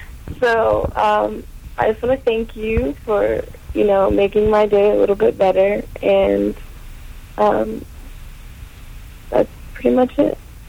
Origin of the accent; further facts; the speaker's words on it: Virginia, United States; Listening to your show when I go back and forth from Pennsylvania to Virginia, which is my hometown.